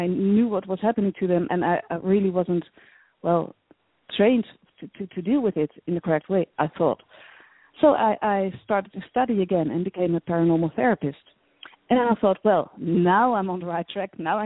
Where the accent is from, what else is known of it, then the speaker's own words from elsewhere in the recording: Netherlands; English is a second language; I'm Dutch, I must say, because you probably can hear it in my accent, but I'm Dutch. I'm from the Netherlands in Europe.